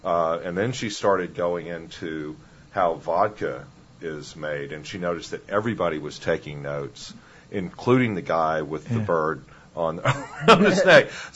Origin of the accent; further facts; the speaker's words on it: Mississippi, United States; I grew up in Mississippi, and the schools finally integrated in 1971.